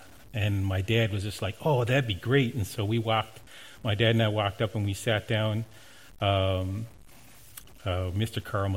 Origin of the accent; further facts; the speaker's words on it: Newfoundland and Labrador, Canada; it just felt so normal growing up in Newfoundland doing that, you know.